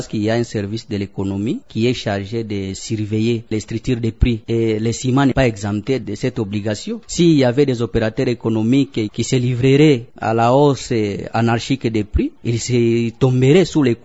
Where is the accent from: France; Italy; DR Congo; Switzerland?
DR Congo; Kindu, Maniema; Oui madame, chez nous à Kindu, il y a trois voies principales qui nous amènent les ciments à Kindu.